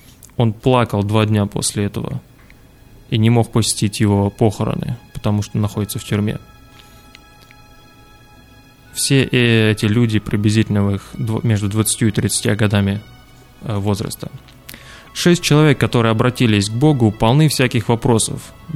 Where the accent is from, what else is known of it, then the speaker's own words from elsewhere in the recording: Russia; мы русские, например, я сам из Братства Совета Церквей